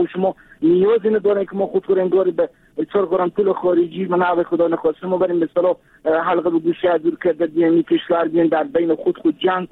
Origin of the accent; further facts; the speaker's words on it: Afghanistan; شما هم افغانیم، اینا ما هم افغانیم،